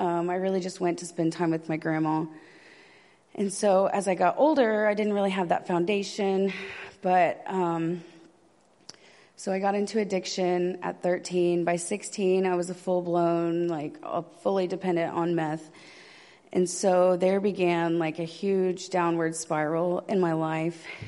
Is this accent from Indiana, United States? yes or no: yes; Indiana, United States; So they have a cattle farm in Indiana. I'm from Indiana.